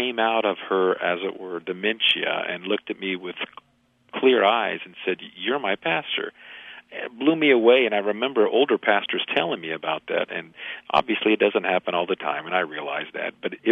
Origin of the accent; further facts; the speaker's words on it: Kansas, United States; I grew up with cattle in Kansas, so we didn't have a lot of sheep.